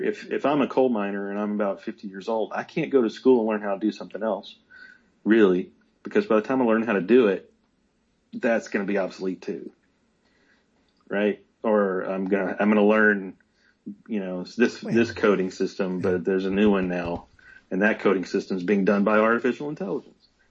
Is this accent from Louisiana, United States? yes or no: yes; Shreveport, Louisiana, United States; my hometown of Shreveport, Louisiana has something called the Jimmy Davis Bridge